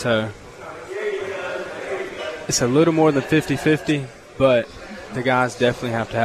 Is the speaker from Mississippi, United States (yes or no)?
yes; Laurel, Mississippi, United States; Laurel, Mississippi.